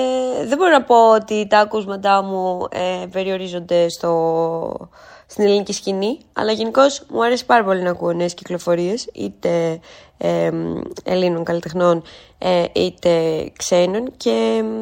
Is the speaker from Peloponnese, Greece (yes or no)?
no; Athens, Attica, Greece; Γεννήθηκα και μεγάλωσα στην Αθήνα, σε μια οικογένεια όπως όλοι μας.